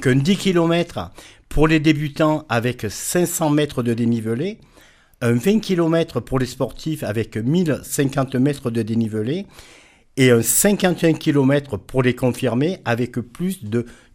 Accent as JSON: {"language": "French", "region": "Auvergne-Rhône-Alpes", "country": "France", "said": "Alors, chez nous, chez nous, en Ardèche, ça monte et ça descend."}